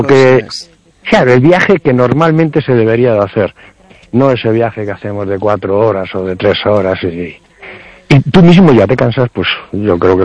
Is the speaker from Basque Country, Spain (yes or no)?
no; Galicia, Spain; los gallegos somos los gallegos y lo llevamos bien allá donde estemos.